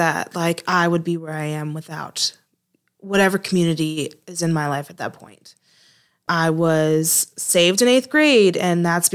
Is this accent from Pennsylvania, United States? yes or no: no; Fort Lauderdale, Florida, United States; So I am originally from Florida, Fort Lauderdale specifically. Grew up there, born and raised.